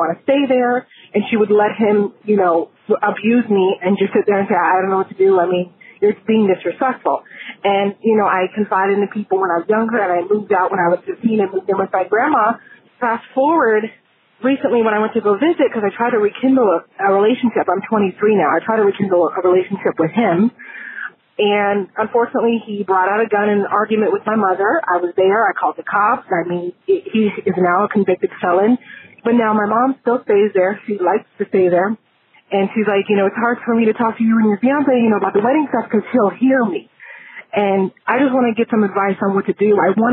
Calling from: Ocala, Florida, United States; from Ocala, Florida, and I just have a little bit of a dilemma.

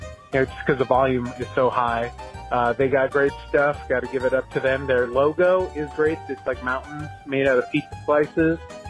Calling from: Lakewood, Colorado, United States; I'm from Lakewood.

